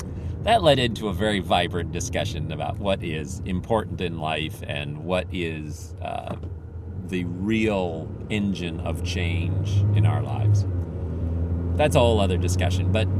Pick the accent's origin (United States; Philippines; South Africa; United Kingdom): Philippines; So, growing up in the Philippines, I had a chance to watch this close up.